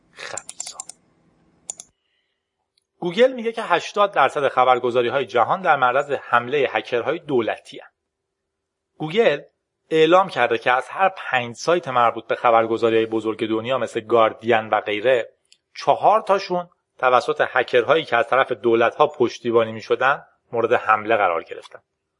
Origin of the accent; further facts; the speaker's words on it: Iran; به هر حال ما ایرانیم، اونجا آلمانه.